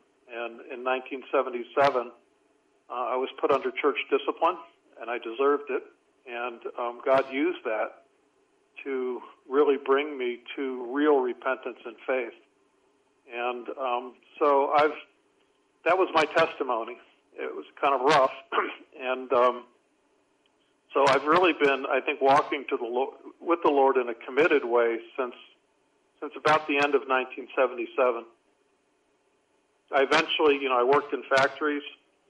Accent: Washington, District of Columbia, United States; Oddly enough, I'm from Washington, D.C. area

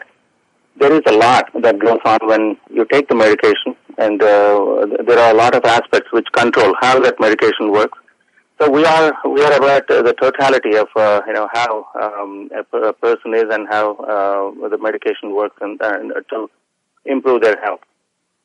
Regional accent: India; English is a second language; Well, obviously, if my accent didn't give it away, I'm from India.

